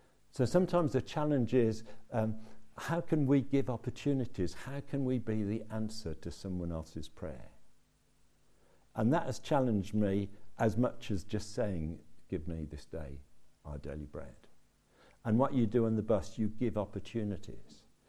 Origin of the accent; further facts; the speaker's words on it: Birmingham, West Midlands, United Kingdom; I'm from Birmingham, so we fast.